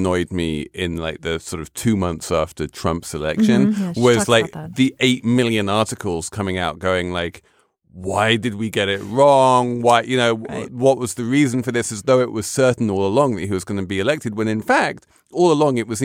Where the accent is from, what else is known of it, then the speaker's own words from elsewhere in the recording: London, United Kingdom; And as a Londoner, I can tell you that what you ask people to do in this book